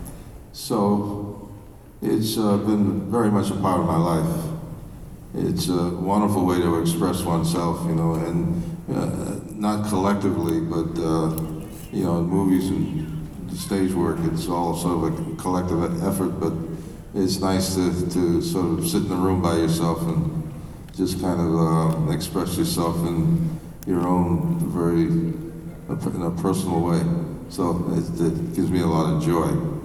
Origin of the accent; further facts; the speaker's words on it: New York City, New York, United States; You know, I grew up, as I said, I grew up in New York City.